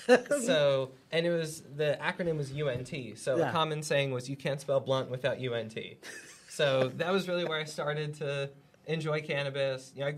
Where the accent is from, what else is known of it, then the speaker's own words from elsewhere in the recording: Houston, Texas, United States; also born or lived in Dallas; But I was born and raised in Houston, so H-Town till I drown, you know?